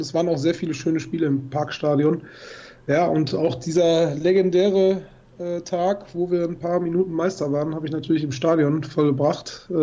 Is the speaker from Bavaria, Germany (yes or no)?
no; Hagen, North Rhine-Westphalia, Germany; bin 35 Jahre alt. Ich komme aus Hagen, Nähe von der verbotenen Stadt.